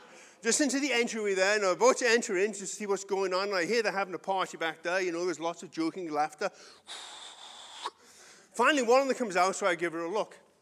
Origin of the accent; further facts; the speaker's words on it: England, United Kingdom; Then I realize I'm English.